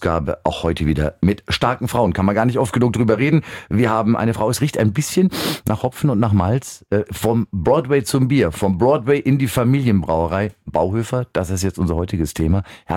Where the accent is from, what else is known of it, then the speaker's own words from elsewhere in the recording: Bavaria, Germany; In Bayern, ich komme aus Bayern